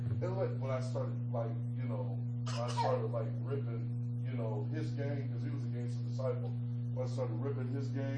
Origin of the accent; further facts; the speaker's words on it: Indianapolis, Indiana, United States; a matter of fact, it is one of the worst neighborhoods in Indianapolis. But I'm not dressed like I'm from Post Road. So, like, when I said I'm from Post Road, that really just, like, hey, from Post what?